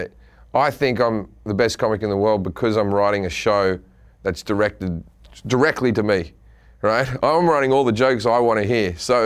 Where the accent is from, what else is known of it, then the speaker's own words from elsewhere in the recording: Australia; I think coming at it as an Australian gave me a little bit more levity in the whole thing, because I grew up in a gun-free society.